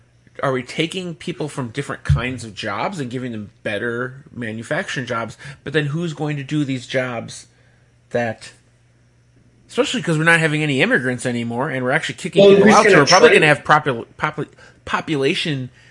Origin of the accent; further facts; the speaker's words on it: Mount Pleasant, Wisconsin, United States; he's in Mount Pleasant. My hometown.